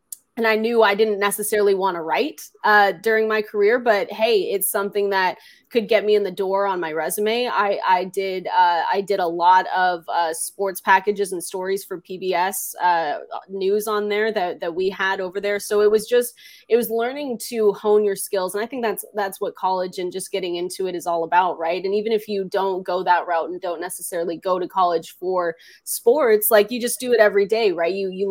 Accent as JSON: {"language": "English", "town": "Seattle", "region": "Washington", "country": "United States", "said": "I love the Seahawks. I'm from Seattle, right? Seahawks fan."}